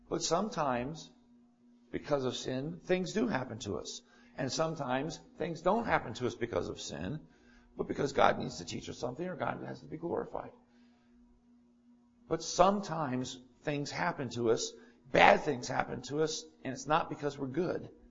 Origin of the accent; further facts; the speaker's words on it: Pennsylvania, United States; Where I grew up on the Delaware Canal, there are, right by my grandparents' home, there are some old stone work from what was once a little bridge over a creek.